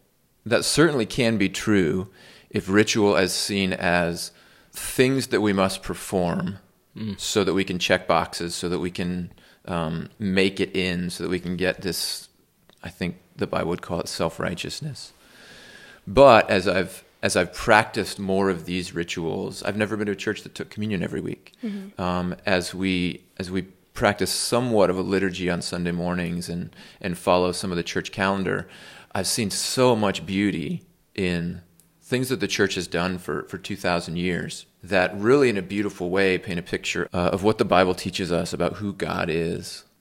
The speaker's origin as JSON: {"language": "English", "region": "Arizona", "country": "United States", "tie": "born or raised there", "also_born_or_lived": "Los Angeles", "moved": "as an adult", "said": "No, I grew up in Arizona. I was born in LA area."}